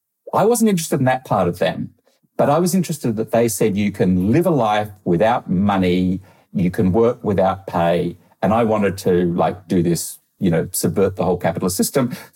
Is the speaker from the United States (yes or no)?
no; Australia; I found as sort of growing up in Australia, English people are kind of quite soft in a lovely way and eccentric.